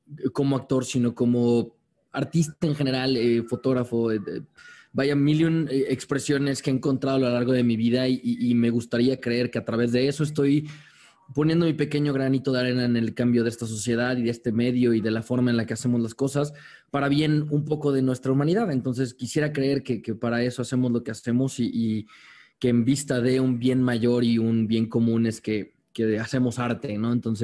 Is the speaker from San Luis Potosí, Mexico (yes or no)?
yes; San Luis Potosí, Mexico; now in Mexico City, Mexico; Yo me crié en San Luis Potosí, soy de la Ciudad de México, pero me crié en San Luis Potosí. Llevo casi 10 años desde que regresé de San Luis Potosí a la Ciudad de México para dedicarme 100% a la actuación.